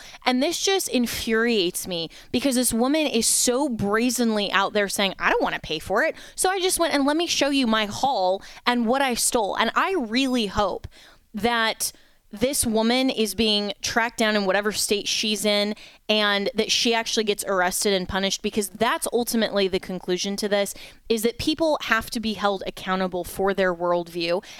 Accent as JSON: {"language": "English", "region": "Florida", "country": "United States", "said": "here in my home state of Florida"}